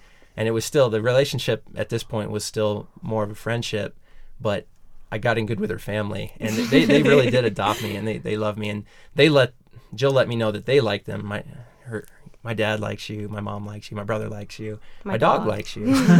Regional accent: Missouri, United States; I went back to my home state of Missouri

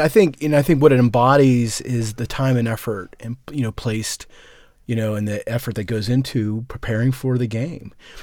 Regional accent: Pittsburgh, Pennsylvania, United States; Well, and I, you know, growing up in Pittsburgh, I mean, almost like what Patrick was talking about

